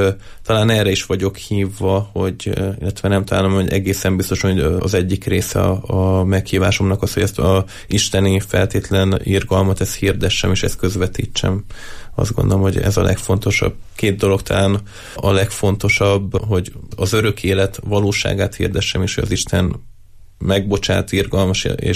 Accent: Hungary; mivel magyar vagyok, ezért külföldiekhez képest nekem egy évvel kevesebb, mivel én nem tanultam nyelvet

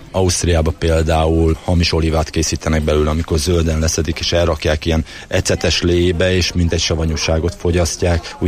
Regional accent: Somogy, Hungary; a saját megyén somogyi vagyok

